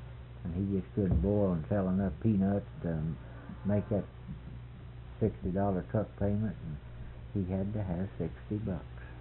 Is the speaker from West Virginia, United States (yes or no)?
yes; West Virginia, United States; I'm from West Virginia.